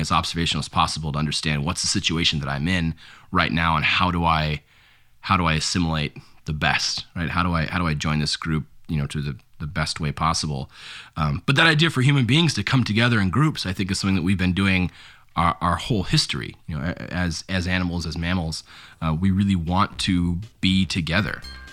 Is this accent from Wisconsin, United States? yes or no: no; Alaska, United States; It's growing up in Alaska, there's not a lot of people, and so you're friendly to everybody.